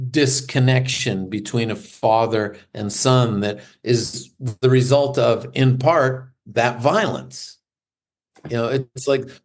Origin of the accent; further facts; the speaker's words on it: New Hampshire, United States; I grew up in New Hampshire. WBCN was our real big local rock station coming out of Boston.